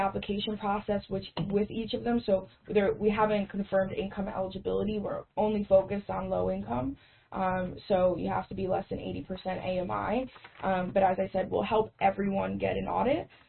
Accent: Westchester, New York, United States; now in Kingston, United States; You know, for me, I didn't grow up in Kingston. I grew up in Westchester.

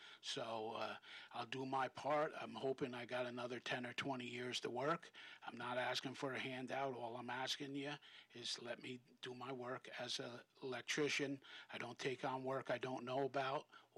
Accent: Saugerties, New York, United States; I'm from Saugerties, the hamlet of Glasgow.

